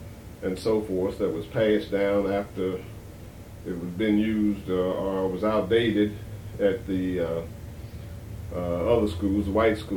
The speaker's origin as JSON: {"language": "English", "town": "Louisville", "region": "Kentucky", "country": "United States", "tie": "born or raised there", "said": "Well, I was born in Louisville. I grew up in the West End of Louisville."}